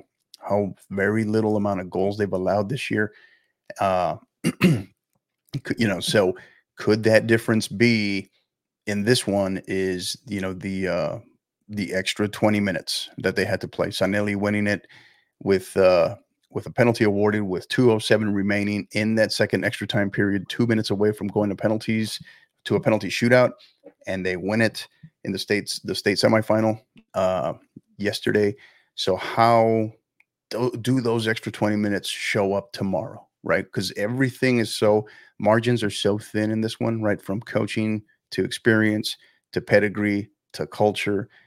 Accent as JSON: {"language": "English", "town": "El Paso", "region": "Texas", "country": "United States", "said": "I'm originally from the El Paso area."}